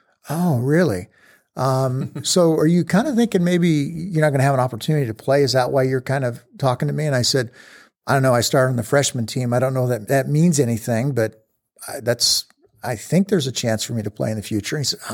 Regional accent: Lincoln, Nebraska, United States; And so I did not have the religious background like a lot of people did in the 60s, even growing up in Lincoln.

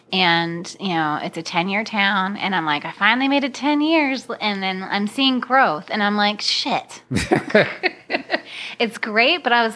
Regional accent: Florida, United States; I'm from Florida.

